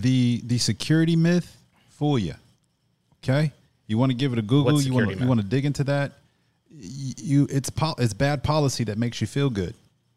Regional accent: United States; I live in America. I'm an American.

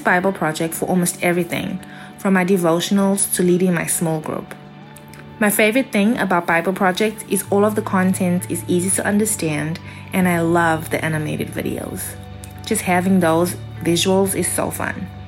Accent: Jersey City, New Jersey, United States; I'm from Jersey City.

